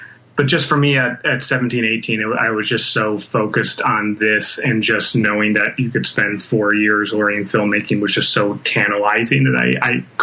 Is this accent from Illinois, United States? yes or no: yes; Chicago, Illinois, United States; Well, I grew up in the Chicago area